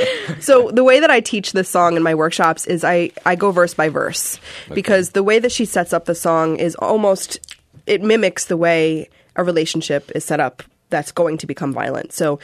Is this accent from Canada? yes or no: no; New York City, New York, United States; And, you know, I grew up in New York City and some of that hip hop from when I was a kid is not great, but I love it and it's okay.